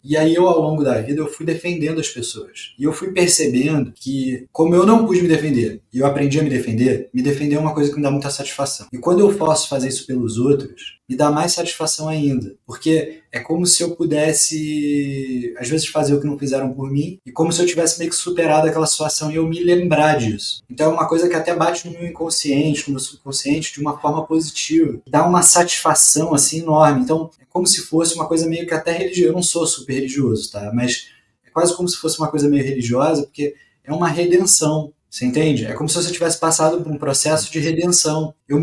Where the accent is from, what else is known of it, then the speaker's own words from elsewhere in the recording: Rio de Janeiro, Brazil; accent: carioca; moved away as an adult; Eu nasci e cresci no Rio, eu fiquei lá até mais ou menos uns 22, 23 anos de idade.